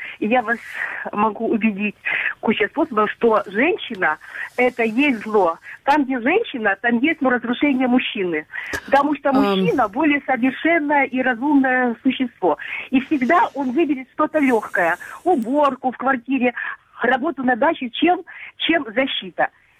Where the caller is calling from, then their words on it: Kryvyi Rih, Dnipropetrovsk Oblast, Ukraine; з Кривого Рога.